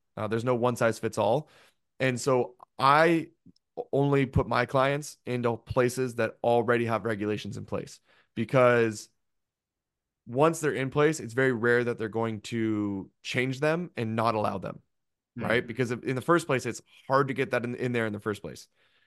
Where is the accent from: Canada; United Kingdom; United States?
Canada; And I'm also Canadian, so I haven't been able to take advantage of it because I'm not American.